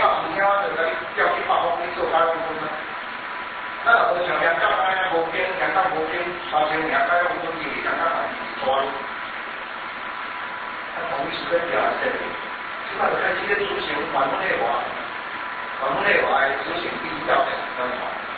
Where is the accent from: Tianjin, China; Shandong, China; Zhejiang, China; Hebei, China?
Zhejiang, China; Wenzhou; 我是温州人，冇错。